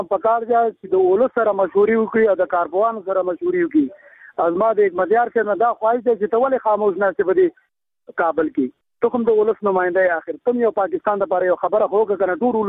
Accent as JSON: {"language": "Pashto", "region": "Nangarhar", "country": "Afghanistan", "said": "د ننګرهار یو"}